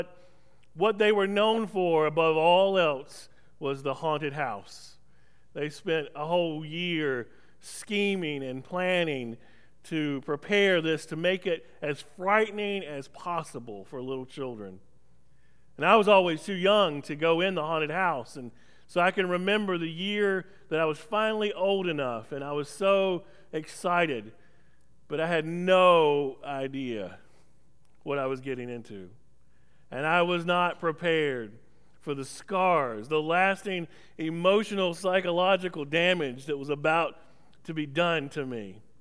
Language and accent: English; North Carolina, United States; Growing up in Columbus County, North Carolina, one of the biggest things to do on Halloween night was to go